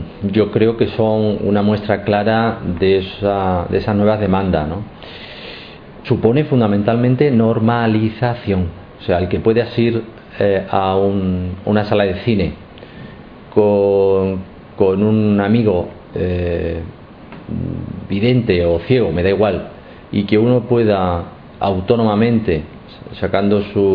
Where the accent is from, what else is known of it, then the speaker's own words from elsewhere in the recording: Utrera, Andalusia, Spain; Uy, yo soy de Andalucía. Me quedo con una puesta de sol de Ayamonte, con un paseo por las playas de Chiclana y por una primavera en la campiña de mi pueblo, de Utrera